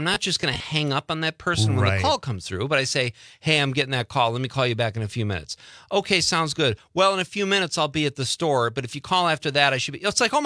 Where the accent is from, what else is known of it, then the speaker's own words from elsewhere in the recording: Lockport, Illinois, United States; I'm born and raised in Lockport, Illinois, and lived in many states.